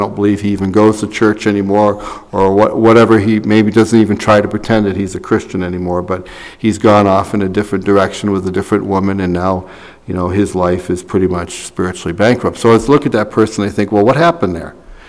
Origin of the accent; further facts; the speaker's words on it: Scotland, United Kingdom; and I'm Scottish, so I'll use this